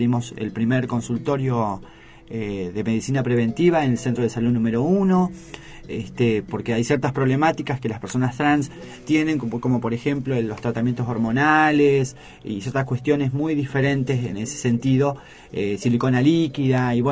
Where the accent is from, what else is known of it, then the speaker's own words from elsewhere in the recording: Mar del Plata, Buenos Aires Province, Argentina; porque como marplatenses y como argentinos, estas cosas realmente nos tienen que enorgullecer en todo sentido.